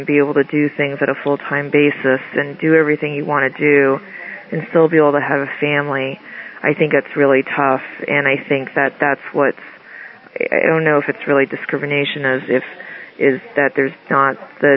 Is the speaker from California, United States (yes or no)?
no; Ames, Iowa, United States; I grew up in Ames, Iowa.